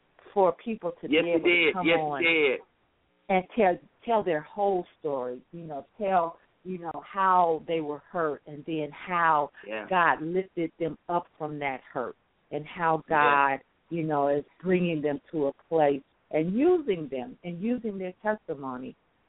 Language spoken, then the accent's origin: English; Chicago, Illinois, United States; we used to have testimony in the church, and I'm from Chicago